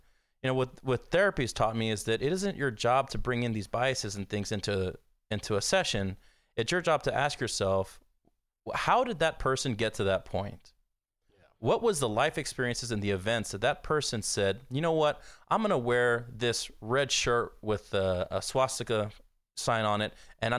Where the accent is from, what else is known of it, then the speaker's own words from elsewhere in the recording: Texas, United States; living in Texas, being a person of color and growing up in Texas is one thing.